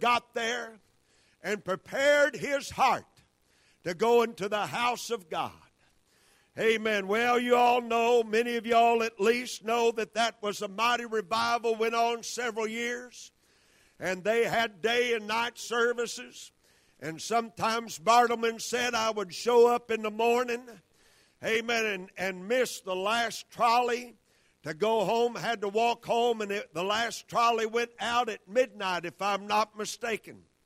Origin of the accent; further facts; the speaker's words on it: Kentucky, United States; now in Arkansas, United States; I was raised in Kentucky, but I've been in Arkansas for 23 years